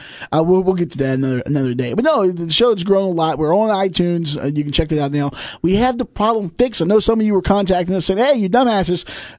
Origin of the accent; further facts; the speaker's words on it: Virginia, United States; I'm from Southside, Virginia.